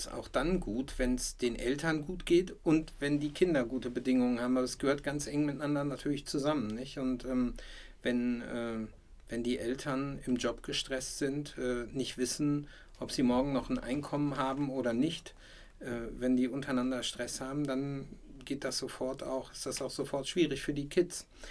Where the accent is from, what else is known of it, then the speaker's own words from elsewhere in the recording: Lower Saxony, Germany; Ich esse zum einen als Norddeutscher, wo ich aufgewachsen bin, sehr gerne Grünkohl. Und zudem, das ist so in Niedersachsen.